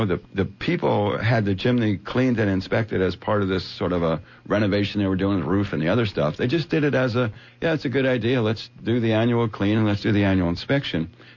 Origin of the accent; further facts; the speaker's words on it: New Jersey, United States; When I was growing up in New Jersey, I mowed lawns. As a kid, I mowed lawns for money in the summer, and then I shoveled snow in the winter for money.